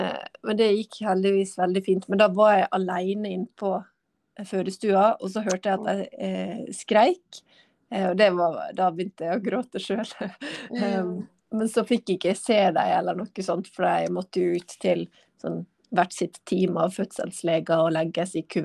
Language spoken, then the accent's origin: Norwegian; Ålesund, Møre og Romsdal, Norway; så bestemte vi oss faktisk for å flytte hjem til der jeg kommer fra, Ålesund. Fordi her har jeg foreldrene mine.